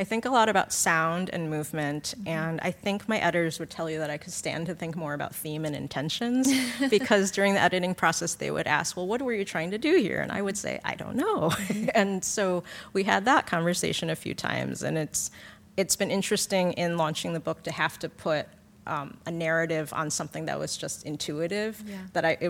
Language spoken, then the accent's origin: English; Oak Park, Illinois, United States; I grew up in Oak Park, a western suburb of Chicago.